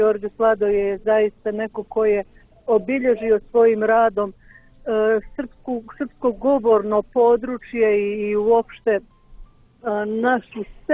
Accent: Montenegro; manifestaciju koja se upisuje i ubraja u najstarije manifestacije kod nas u Crnoj Gori, a Boga mi i u regionu.

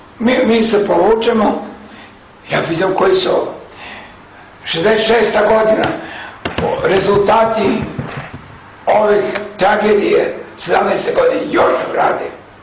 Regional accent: Serbia; ja sam iz Srbije

